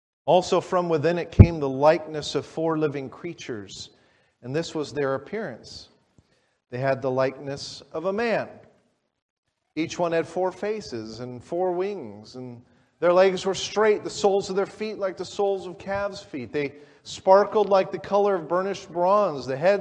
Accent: California, United States; being a California boy, I've never been in real violent weather

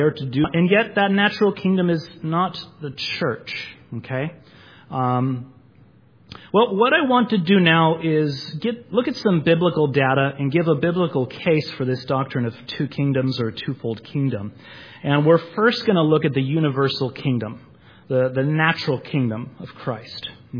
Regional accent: California, United States; They were very kind to Americans. Especially when I said I was from California.

